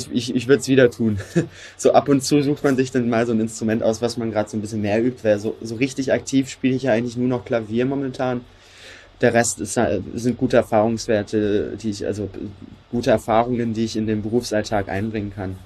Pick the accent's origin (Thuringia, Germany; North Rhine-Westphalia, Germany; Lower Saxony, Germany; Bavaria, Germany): Lower Saxony, Germany; Salzgitter; Ich bin jetzt 21 Jahre alt, in Braunschweig geboren, in Salzgitter aufgewachsen und in Wernigerode zur Schule gegangen